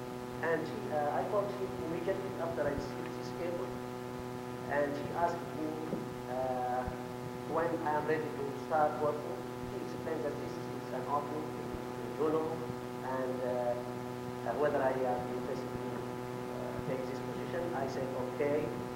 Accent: Egypt; now in Fairbanks, United States; I'm originally from Egypt, but I have the honor to be American citizen, and I received my citizenship in Fairbanks in 1976.

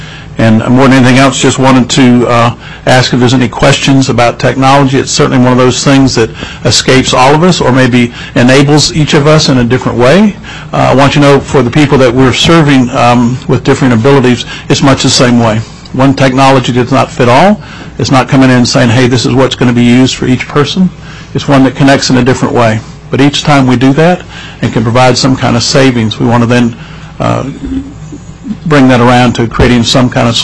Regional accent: North Carolina, United States; I'm from North Carolina, so I speak a little bit slower.

